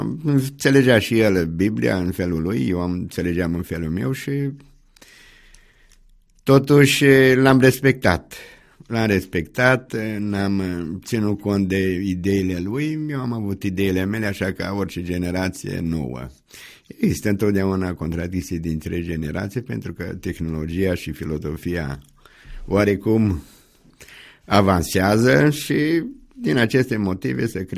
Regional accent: Hodiș, Bihor County, Romania; N-am crescut în Câmpia Turzii, am lucrat în Câmpia Turzii, dar am fost născut în Hodiș, acolo am făcut 4 clase primare, după aia am continuat gimnaziu la Poieni.

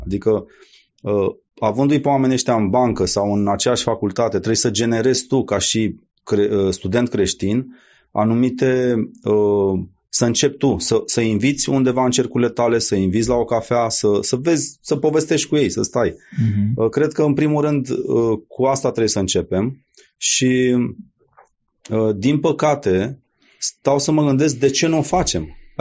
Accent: Romania; o oportunitate extraordinară pentru biserica din România, că na, sunt român

